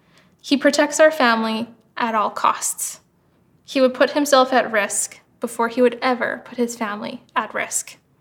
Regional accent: Kingston, Ontario, Canada; I grew up in Kingston, Ontario, which is conveniently close to the US border and within reach of some spectacular beaches

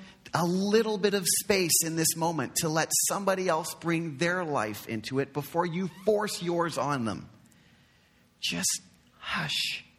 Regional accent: Nottingham, East Midlands, United Kingdom; born there; in my town where I was born in Nottingham.

